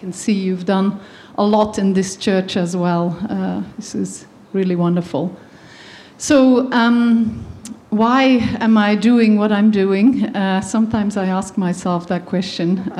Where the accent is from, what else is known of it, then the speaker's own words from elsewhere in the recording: Belgium; I grew up in Belgium